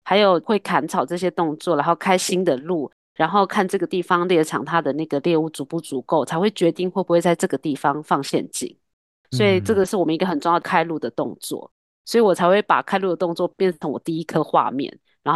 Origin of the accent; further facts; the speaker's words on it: Tongmen, Hualien County, Taiwan; 然后我是来自花莲的同门部落的泰鲁格族。